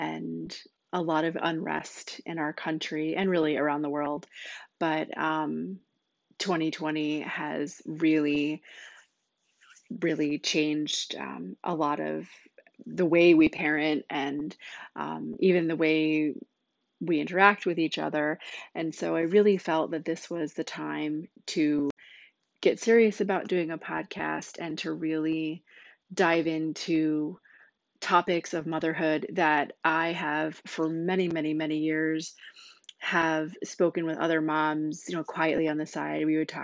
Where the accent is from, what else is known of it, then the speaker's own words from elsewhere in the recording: New Jersey, United States; So I was born and raised in New Jersey.